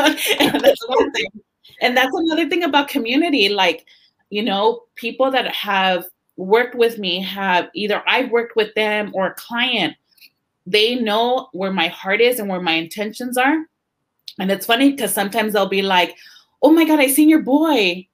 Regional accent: San Jose, California, United States; because I really represent San Jose. I really represent the East Side. Like I grew up on King and Alum Rock. My pictures are at the Mexican Heritage Plaza.

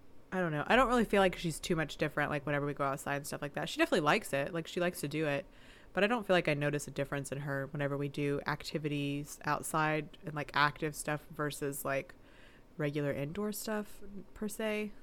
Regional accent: the South, United States; I have a porch. We're from the South. It's a porch.

